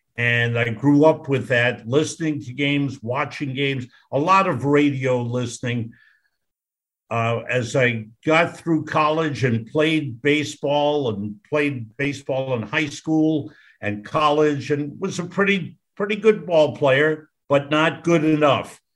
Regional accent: New York, United States; And I grew up in New York and was a big Rangers fan and would go to games on Sunday nights.

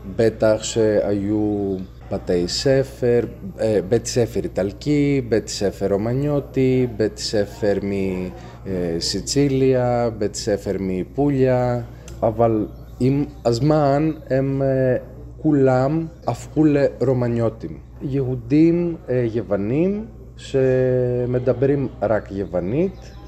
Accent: Arta, Epirus, Greece; born there; Hebrew is a second language; also born or lived in Athens; אני נולדתי בארתא, הייתי באתונה באוניברסיטה, אני עורך דין פה.

